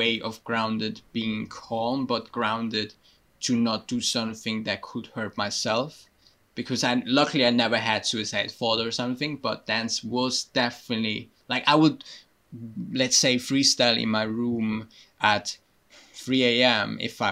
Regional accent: Switzerland; English is a second language; I'm originally from Switzerland. I was born 2 months too early. I had mechanical problems, so my brain and my body didn't function together. I was raised in a child home.

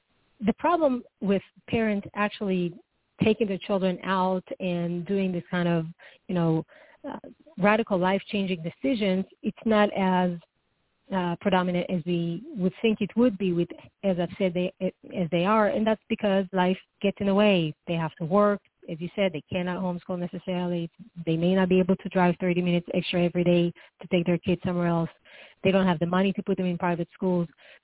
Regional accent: Israel; I'm from Israel, so it's a different name.

